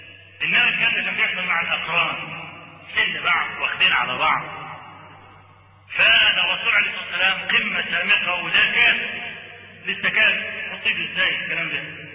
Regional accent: Upper Egypt, Egypt

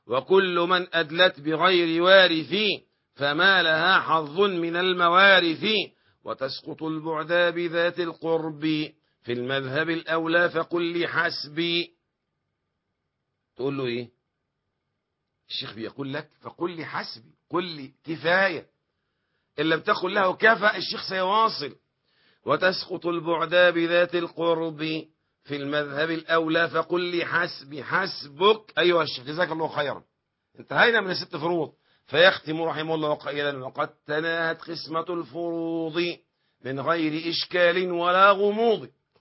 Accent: Egypt; يعني عندنا في مصر حينما يحيلون المسائل القضاء

